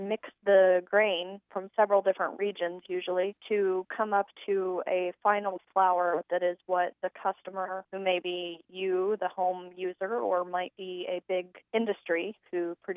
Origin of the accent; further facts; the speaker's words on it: Oklahoma, United States; I grew up in Oklahoma in a wheat farming community, and my dad has wheat and cattle.